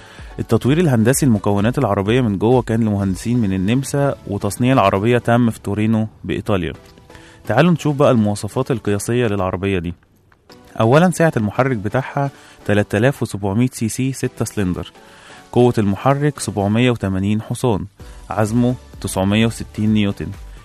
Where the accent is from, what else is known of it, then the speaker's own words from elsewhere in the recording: Egypt; فيلم حملة فريزر عندنا في مصر هنا